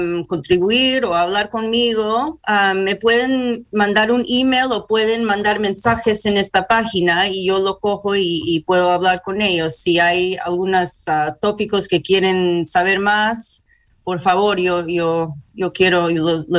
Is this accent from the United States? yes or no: yes; Carmel, New York, United States; born there; yo nací aquí en Carmel, en New York, en Putnam County, pero mis padres fueron peruanos.